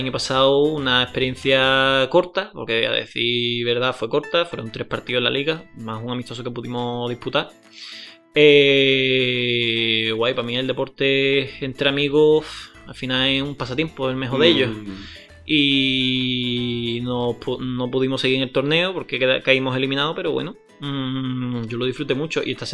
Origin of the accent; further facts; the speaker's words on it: Algeciras, Andalusia, Spain; Y seguramente lo lleve para mi tierra. Algo relacionado con Algeciras, el campo de Gibraltar, lo que se pueda.